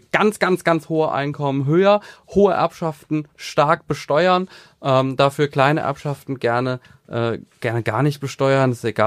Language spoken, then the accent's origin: German; Offenbach, Hesse, Germany; Und gleichzeitig bin ich in Offenbach aufgewachsen, eine der ärmsten Städte damals noch.